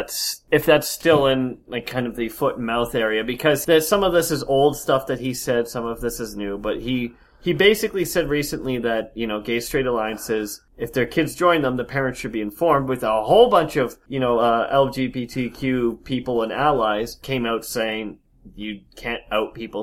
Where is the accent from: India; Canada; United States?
Canada; But we're still Canadian